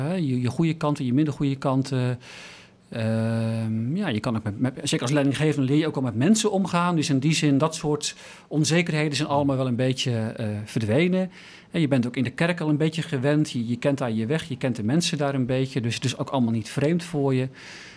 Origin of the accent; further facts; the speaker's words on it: Dordrecht, South Holland, Netherlands; VWO gedaan in Dordrecht, waar ik vandaan kom.